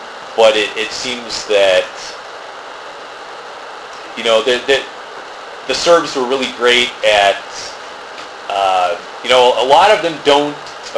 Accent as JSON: {"language": "English", "country": "United States", "said": "I didn't know how people would react to my being an American."}